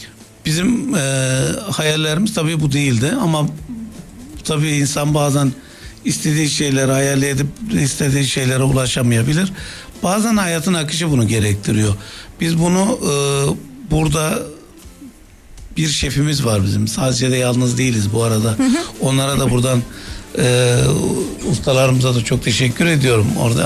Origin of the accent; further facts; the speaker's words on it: Adana, Turkey; biz Adanalıyız tabii bizde böyle bir de jargon vardır biz Adanalıyız Allah'ın adamıyız falan diye böyle hani bir de maço kültürü de bizde güçlüdür